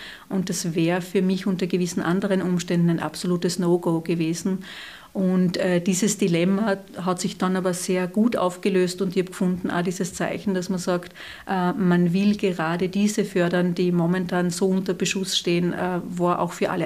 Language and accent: German; Carinthia, Austria; weil er für mich als Kärntnerin natürlich eine andere Bedeutung noch hatte